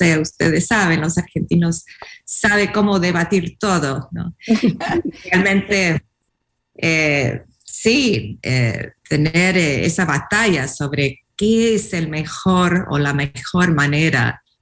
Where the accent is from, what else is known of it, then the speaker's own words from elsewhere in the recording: United States; Spanish is a second language; estando acá como gringa pensando en todo eso de nuevo